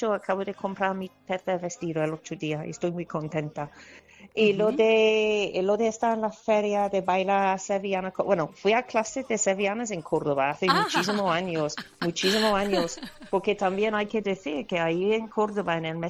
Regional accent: Cheltenham, South West England, United Kingdom; Spanish is a second language; Pues mi familia es de la ciudad de Bristol. Uh-huh. Y yo crecí en una ciudad pequeña cerca de ahí, Cheltenham, entonces en el oeste de Inglaterra.

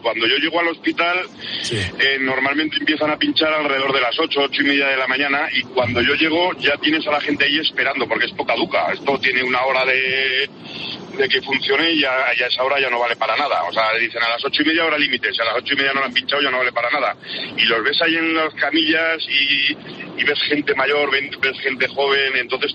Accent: Zaragoza, Aragon, Spain; Pues mira, yo soy de Zaragoza.

